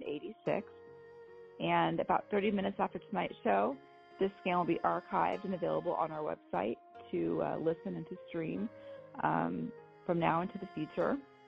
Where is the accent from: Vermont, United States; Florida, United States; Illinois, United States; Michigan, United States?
Florida, United States; Sarasota; I am from Sarasota, Florida.